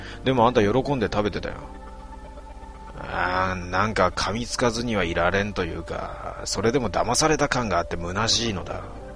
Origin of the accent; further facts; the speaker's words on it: Kansai, Japan; ちなみに関西圏です。